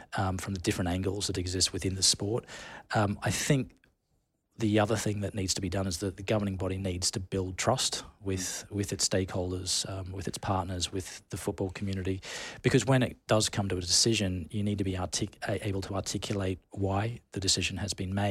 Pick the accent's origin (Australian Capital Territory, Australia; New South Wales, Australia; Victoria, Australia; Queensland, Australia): Queensland, Australia; Rockhampton; I grew up in Rockhampton, and it's a small town.